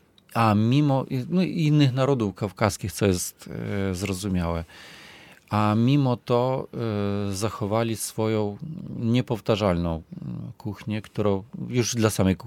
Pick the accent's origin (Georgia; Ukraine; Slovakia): Ukraine; Ja wychowałem się w Ukrainie